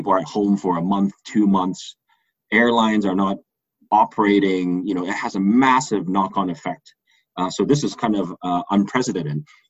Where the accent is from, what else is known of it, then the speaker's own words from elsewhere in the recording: Hong Kong; So I am from Hong Kong, of course, studied abroad